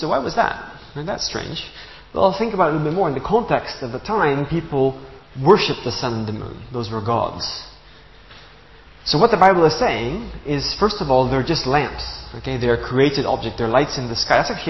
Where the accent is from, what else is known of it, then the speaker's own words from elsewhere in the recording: Gabon; So I grew up in Gabon in Central Africa, where my parents were missionaries, and I lived in a small village.